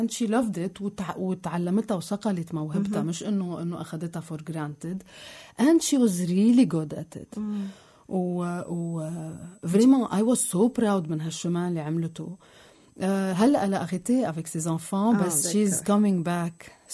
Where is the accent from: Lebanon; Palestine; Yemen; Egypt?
Lebanon; وانا لبنانية وما بترك الارض اصلا